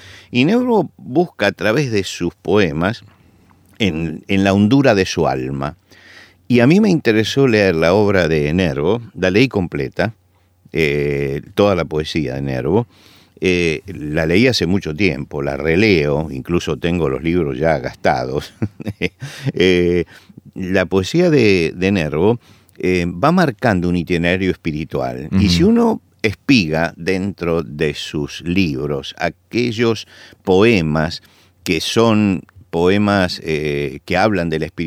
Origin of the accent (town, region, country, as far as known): Argentina